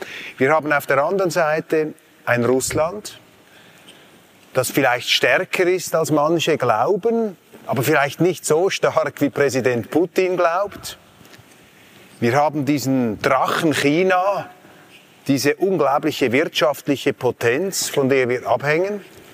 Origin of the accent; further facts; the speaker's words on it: Switzerland; ich muss ja hier auch meinen USP einbringen können als Schweizer da.